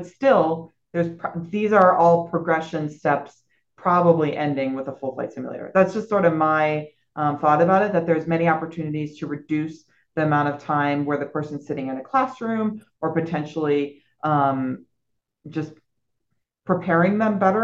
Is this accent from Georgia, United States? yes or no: no; Chicago, Illinois, United States; when I grew up in Chicago, and Chicago has a world-class air and water show every summer.